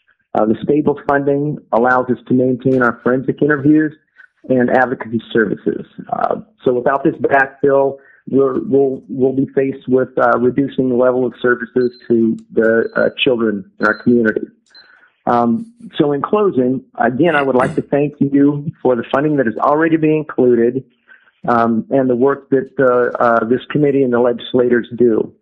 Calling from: Fairbanks, Alaska, United States; I'm calling from Fairbanks.

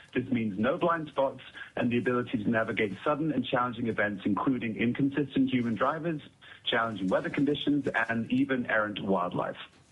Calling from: Toronto, Ontario, Canada; I'm Vice President of Government Relations at GADIC, and I'm calling in from Toronto, Canada today

